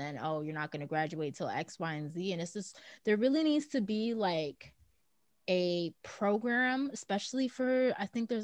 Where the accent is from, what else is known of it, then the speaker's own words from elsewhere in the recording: Mount Vernon, United States; I'm from Mount Vernon as well